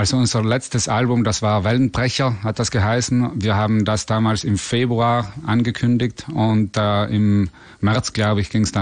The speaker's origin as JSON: {"language": "German", "region": "Trentino-Alto Adige", "country": "Italy", "said": "wir kommen ja aus Südtirol, also aus Italien"}